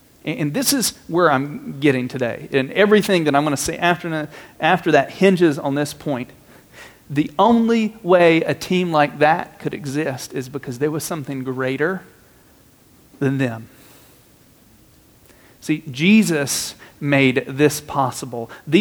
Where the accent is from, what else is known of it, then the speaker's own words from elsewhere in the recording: the South, United States; I'm from the South. I had grandparents that used words that I will not say because that was their culture.